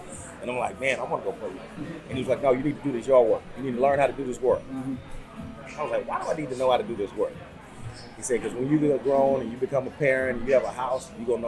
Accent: Houston, Texas, United States; Now, I'm born and raised in Houston, man. I'm Northeast Houston, product of Fifth Ward, Texas.

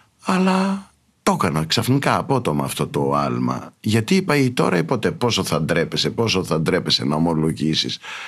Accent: Loutraki, Peloponnese, Greece; παρότι δεν είμαι από την Αθήνα, είμαι από το Λουτράκι, που είναι, ναι, όμως κοντά στην Αθήνα

